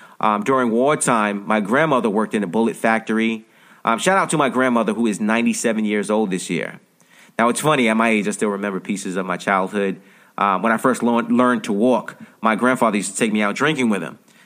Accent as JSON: {"language": "English", "region": "New York", "country": "United States", "said": "I'm from New York. I was born in Uptown Manhattan."}